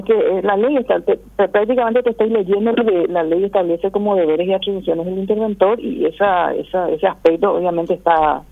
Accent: Paraguay; lo que queremos como paraguayos

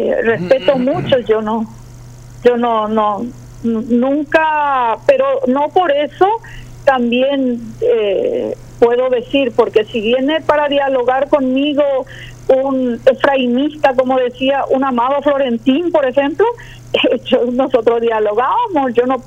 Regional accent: Paraguay; soy paraguaya y soy liberal.

